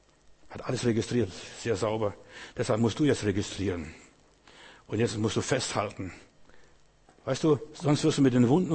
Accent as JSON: {"language": "German", "town": "Klaipėda", "region": "Klaipėda County", "country": "Lithuania", "moved": "yes", "said": "Ich werde nie vergessen, als ich in Memel war und meine Heimat besucht habe nach 40 Jahren"}